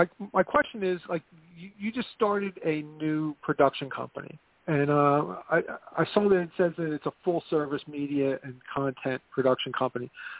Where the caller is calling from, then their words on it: Philadelphia, Pennsylvania, United States; Hey, Simon. … calling from Philadelphia.